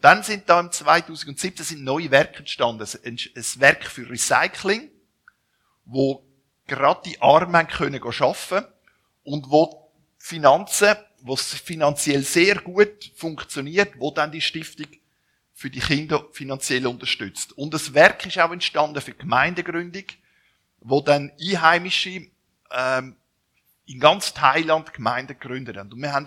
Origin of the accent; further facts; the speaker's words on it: Zürich, Zurich, Switzerland; moved away as an adult; Ich bin in Zürich aufgewachsen mit zwei jüngeren Brüdern